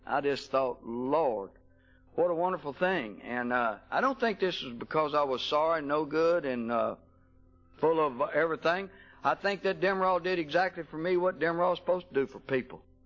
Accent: Houston, Texas, United States; I was raised on a ranch and a dairy farm in Houston. I know some of y'all think I'm from Cambridge, England, the way I talk, but I wasn't a Harvard or an Oxford man, either one.

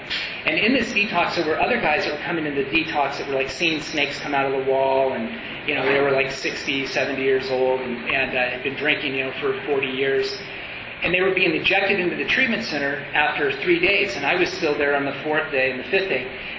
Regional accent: Portland, Oregon, United States; And I was living in a little town in southern Oregon called Ashland. And I'm originally from Portland

